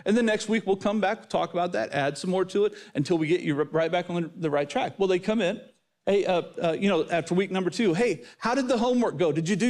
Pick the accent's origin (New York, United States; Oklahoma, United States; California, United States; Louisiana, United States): Oklahoma, United States; growing up in Oklahoma, what you do when you need to strip a wire is you just put it in your mouth.